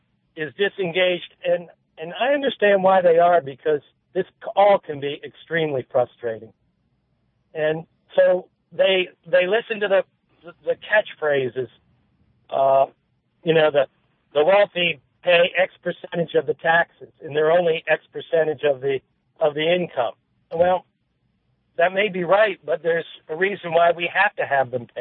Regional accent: Virginia, United States; We're the same age, and I agree. I grew up in Northern Virginia.

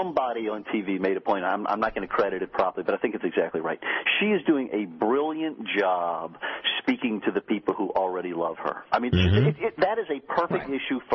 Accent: Louisiana, United States; Listen, I'm from Louisiana. We've got a constituency for that, you know.

